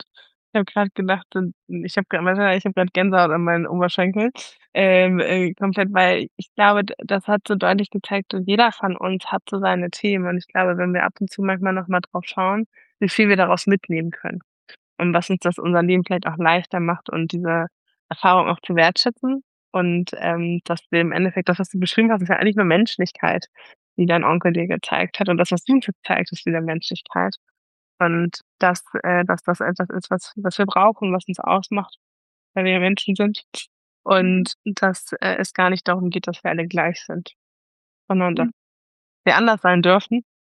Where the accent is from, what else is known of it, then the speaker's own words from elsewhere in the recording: Kiel, Schleswig-Holstein, Germany; now in Hamburg, Germany; Ursprünglich Kieler Dern, ne?